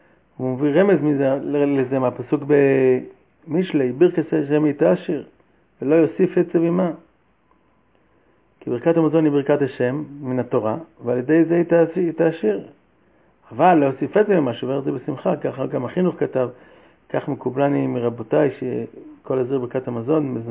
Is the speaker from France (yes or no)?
no; United States; אבל אנחנו בני אמריקאים היינו בני חוץ והמשכנו ככה לדחוק ולנדנד ולא לוותר.